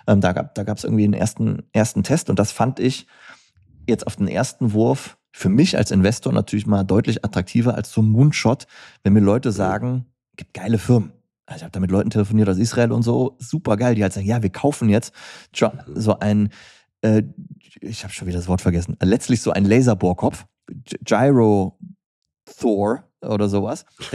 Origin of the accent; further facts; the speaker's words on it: Cologne, North Rhine-Westphalia, Germany; wie ich halt so bin als Kölner